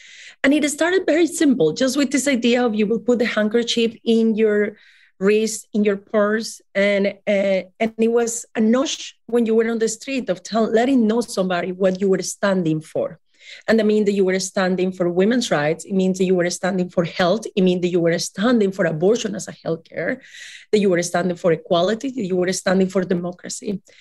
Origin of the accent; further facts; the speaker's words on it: Colombia; we had my home country, Colombia